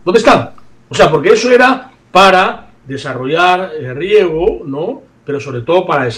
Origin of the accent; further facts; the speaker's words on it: Peru; Yo como peruano, ¿no? Yo como peruano